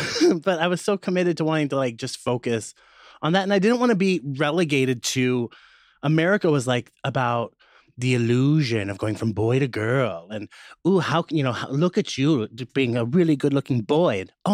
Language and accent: English; Midwest, United States; I'm from the Midwest, so there were like pretty much when I started drag, there might have been maybe two or three kinds of queens.